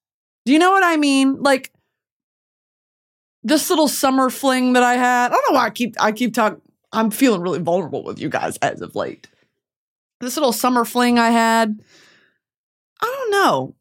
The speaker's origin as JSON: {"language": "English", "region": "Texas", "country": "United States", "said": "because y'all forget I'm from Texas."}